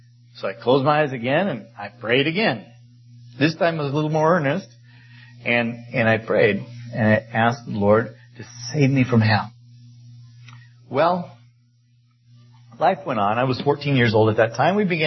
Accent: Colorado, United States; I was a redneck from Colorado. Now, redneck, you get them here from diving sometimes, but redneck in Colorado is a different type of fella.

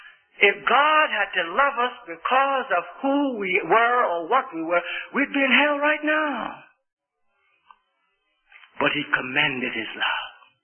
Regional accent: Scotland, United Kingdom; after I came from Scotland

